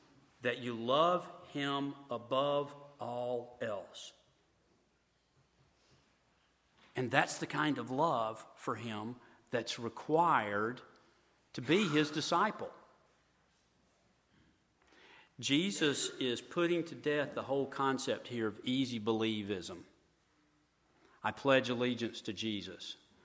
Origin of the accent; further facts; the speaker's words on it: Mississippi, United States; Now, I've mentioned that I'm from Mississippi. For those of us who have grown up in the South and probably elsewhere